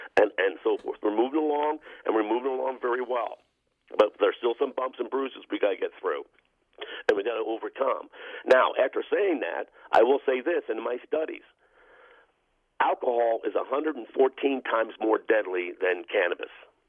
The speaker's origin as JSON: {"language": "English", "region": "Pennsylvania", "country": "United States", "said": "I'm from Lebanon County."}